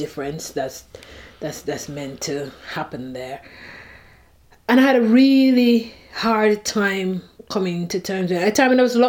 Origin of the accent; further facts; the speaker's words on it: Jamaica; I'm from Jamaica. I am from Jamaica, but I quite delight in saying I am from the hills in Jamaica, is described as Baka Bush.